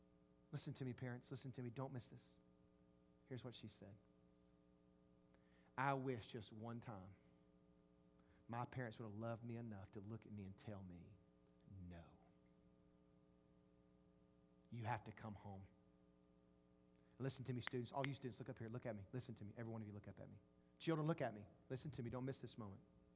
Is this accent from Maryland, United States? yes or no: no; Jackson, Mississippi, United States; I'll never forget a girl I grew up with in Northeast Jackson.